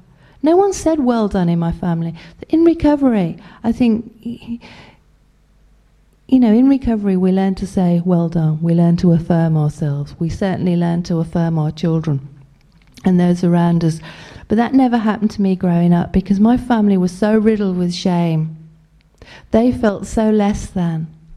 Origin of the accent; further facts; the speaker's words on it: Liverpool, North West England, United Kingdom; growing up in Liverpool where I did, a big thing was don't let them know your business.